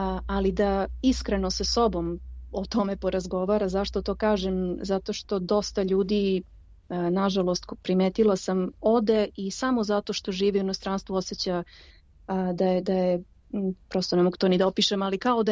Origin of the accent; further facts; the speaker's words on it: Belgrade, Serbia; also born or lived in United States; now in Dublin, Ireland; ja sam otišla iz Srbije 2005. Posle svih ovih godina meni i dalje mnogo fali kuće i ja i dalje Beograd zovem mojom kućom. Ne ni Dublin, niti sam zvala Ameriku. Uvek je Beograd moja kuća.